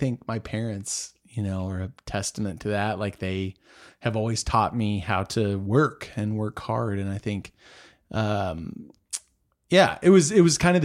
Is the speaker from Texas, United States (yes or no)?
yes; Texas, United States; I would not be able to anyway, you know, because I'm a Texan.